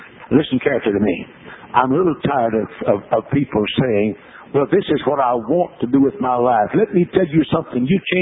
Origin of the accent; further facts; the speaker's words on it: Dallas, Texas, United States; I was preaching a revival meeting at the Westmoreland Heights Baptist Church in Dallas, Texas, my hometown.